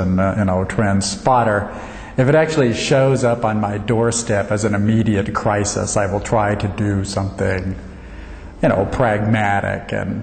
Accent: Austin, Texas, United States; basically covered my hometown of Austin, Texas for about a week.

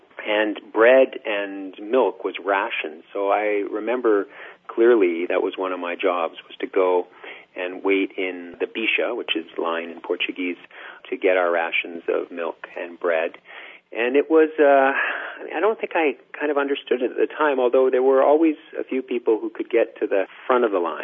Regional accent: Tanzania; born there; also born or lived in Africa; I spent some time in my early years in Africa, and I was born in Tanzania. My parents were teaching at the University of East Africa.

